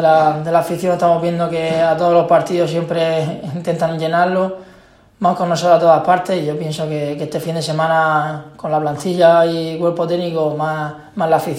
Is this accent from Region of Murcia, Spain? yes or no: yes; Region of Murcia, Spain; y más siendo murciano, siendo de aquí de la casa